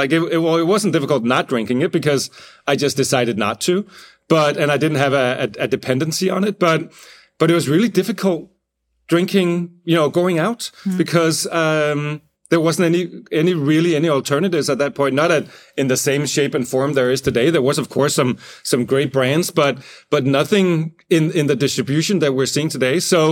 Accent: Copenhagen, Capital Region of Denmark, Denmark; also born or lived in Los Angeles, United States; I lived in LA for about 5 years at that point. I'm from Copenhagen originally.

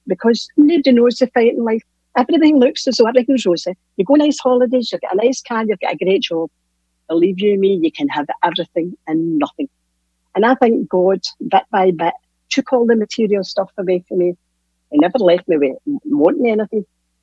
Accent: Hamilton, Scotland, United Kingdom; I stay in Hamilton, born and bred in Hamilton.

